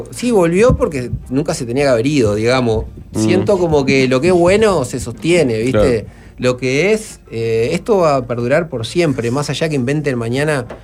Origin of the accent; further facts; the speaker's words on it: Uruguay; digo, vengo de Uruguay, me gustaría conocer la planta